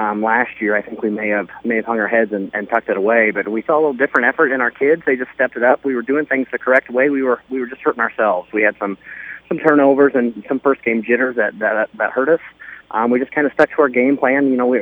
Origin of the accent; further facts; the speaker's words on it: La Harpe, Illinois, United States; Well, basically, I'm from La Harpe originally